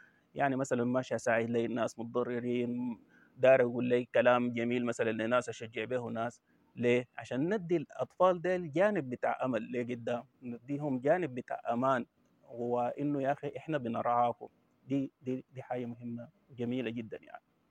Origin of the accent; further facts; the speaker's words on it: Sudan; احنا كسودانيين عندنا أشكال وقبائل وحاجات كثيرة مختلفة